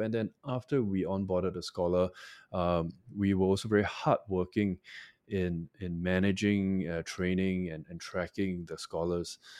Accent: Singapore; my core team and I, we're all Singaporean and we're all based here. Most of us have lived here for our entire lives

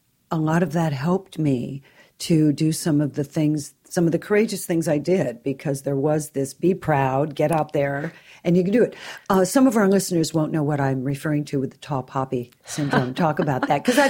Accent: California, United States; because I love Australia, you know, and as a Californian

